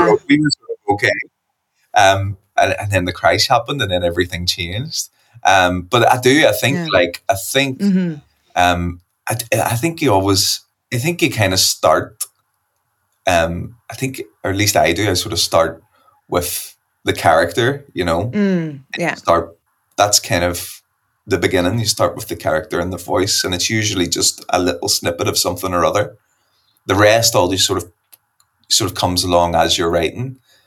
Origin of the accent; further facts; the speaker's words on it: Northern Ireland, United Kingdom; I see myself as an Irish person and that's my, you know, and that's my right.